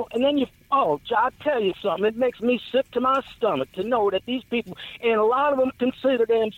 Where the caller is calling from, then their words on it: Alabama, United States; I'm calling from Alabama.